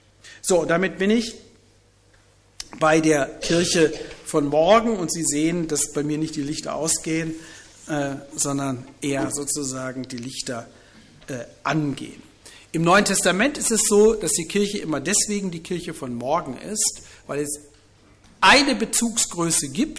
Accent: Harz, Germany; ich komme aus dem Harz

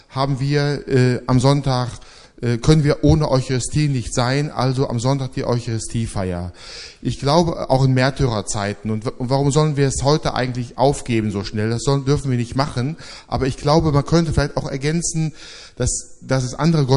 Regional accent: Rhineland, Germany; hätte ich bald gesagt, als Rheinländer

